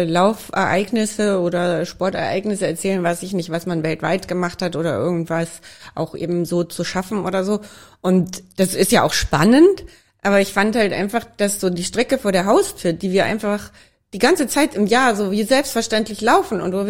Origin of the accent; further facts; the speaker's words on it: North Rhine-Westphalia, Germany; ich mache es nur dort in meiner Heimat